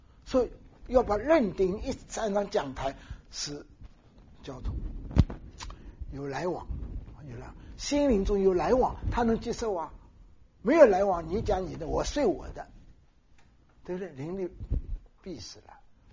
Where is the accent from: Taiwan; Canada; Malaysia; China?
China; 我们中国人怎么样，福要倒过来挂什么的，春联怎么等等，都是一些安慰的话。